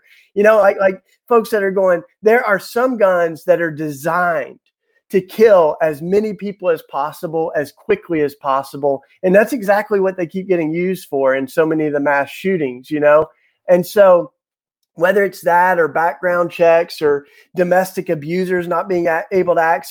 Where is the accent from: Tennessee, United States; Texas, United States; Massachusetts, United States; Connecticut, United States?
Tennessee, United States; You know, I grew up in Tennessee, God and guns.